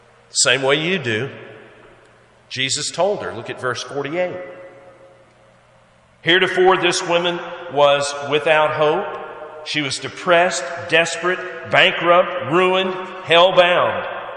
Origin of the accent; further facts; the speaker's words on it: Georgia, United States; Where I grew up in Georgia, we had woods behind our house.